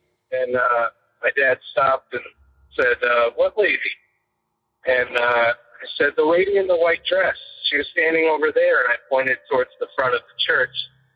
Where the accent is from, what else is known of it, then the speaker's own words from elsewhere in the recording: West Greenwich, Rhode Island, United States; one of the historic graveyards in my hometown of West Greenwich.